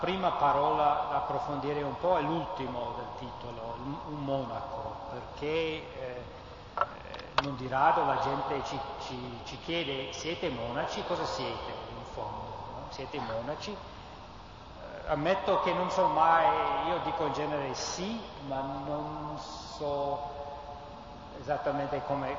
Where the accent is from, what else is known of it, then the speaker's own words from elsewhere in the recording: Philadelphia, Pennsylvania, United States; Italian is a second language; Io vengo dagli Stati Uniti, vengo da Philadelphia